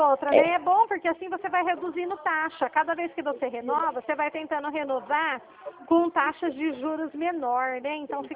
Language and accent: Portuguese; São Paulo, Brazil; Eu sou do estado de São Paulo, né?